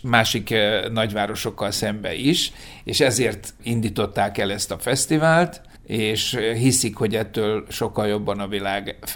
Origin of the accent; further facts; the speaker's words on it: Hungary; Mert hogy ott érzik igazán, hogy magyar emberek vagyunk, és hogy tisztelnek és becsülnek minket azért, amit csinálunk és ahogy csináljuk.